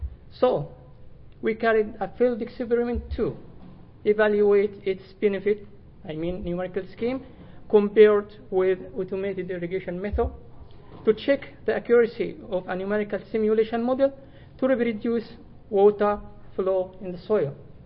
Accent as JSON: {"language": "English", "country": "Japan", "said": "I come from Japan."}